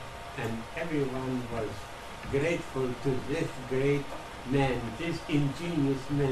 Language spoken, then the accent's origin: English; Latvia; English is a second language; I am from Latvia